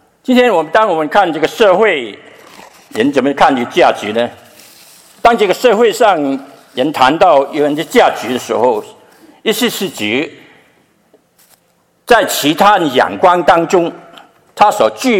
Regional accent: Hong Kong; 特别我是从香港来的，跟传道是从香港来的。我们在香港有很多啊、弟兄姐妹啊，很多教会的弟兄姐妹啊，朋友

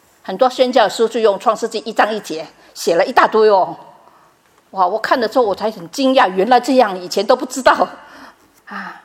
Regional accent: Vietnam; Chinese is a second language; now in Australia; 因为我是越南来的嘛

